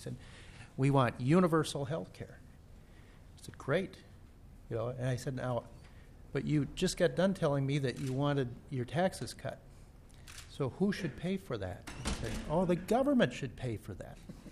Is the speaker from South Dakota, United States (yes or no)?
yes; South Dakota, United States; born there; even though I was born in South Dakota, I don't necessarily want to live there.